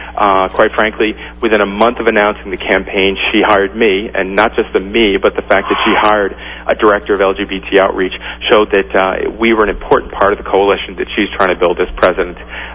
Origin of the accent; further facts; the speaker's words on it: Boston, Massachusetts, United States; I'm a Bostonian, so I'm used to the cold weather, but not in Dallas.